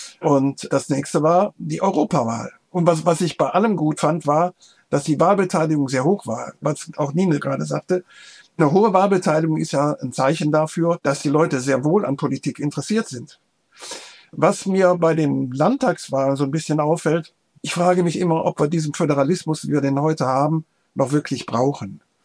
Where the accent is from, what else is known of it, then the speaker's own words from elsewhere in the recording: North Rhine-Westphalia, Germany; Ich fühle mich als Rheinländer, noch nicht mal mehr als Rheinland-Westfalen, sondern als Rheinländer, weil ich sehe von hier vom Fenster aus den Kölner Dom.